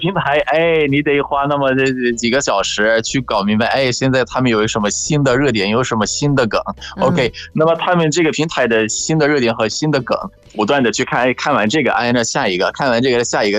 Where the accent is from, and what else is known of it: Egypt; Chinese is a second language